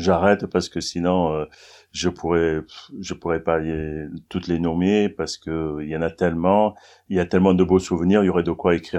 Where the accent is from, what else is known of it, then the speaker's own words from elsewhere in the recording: Marseille, Provence-Alpes-Côte d'Azur, France; parce que je suis de Marseille